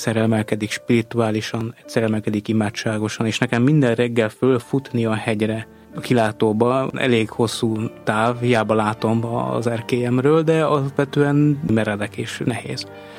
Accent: Budapest, Hungary; Lokálpatrióta vagyok, és a hegyvidéken nőttem föl.

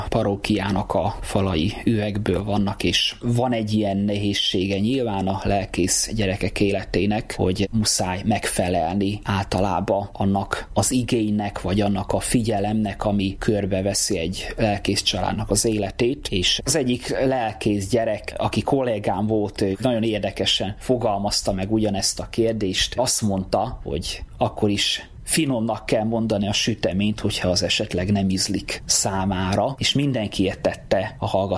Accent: Chetfalva, Zakarpattia Oblast, Ukraine; szükség volt egy kántorra a szülőfalumban, gyülekezetemben, Csetfalván is

